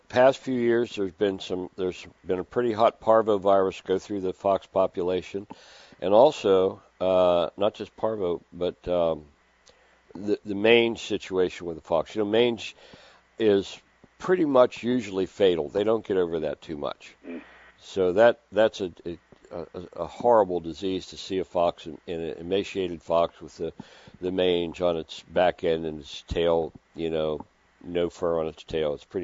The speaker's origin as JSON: {"language": "English", "town": "Altoona", "region": "Pennsylvania", "country": "United States", "said": "I mean, I'm from Altoona."}